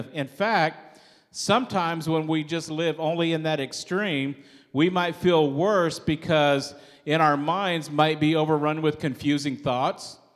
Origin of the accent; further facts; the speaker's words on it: Midwest, United States; I grew up in the Midwest where there's tornadoes